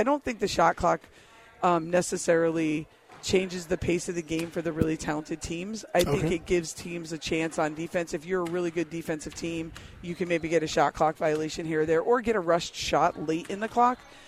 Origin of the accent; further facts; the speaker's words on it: New York, United States; now in Arizona, United States; So it's so late to coming to Arizona because I'm from New York. And so we had a shot clock in high school.